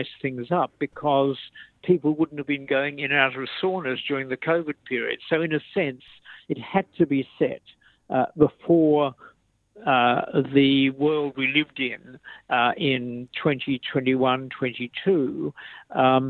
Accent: Tasmania, Australia; I grew up in Tasmania and therefore could write about it.

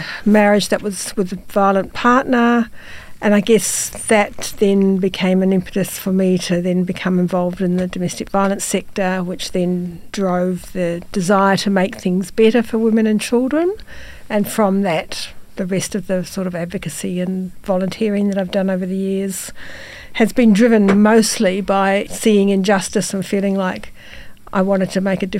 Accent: New Zealand; moved away as an adult; also born or lived in Sydney; Okay, so I was born in New Zealand. I had a reasonably happy childhood, fairly conservative childhood.

